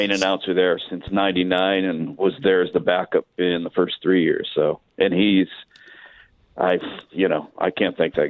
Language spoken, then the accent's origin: English; Michigan, United States; You know, in the old days when I was growing up in Michigan, we went to the races sometimes three nights a week.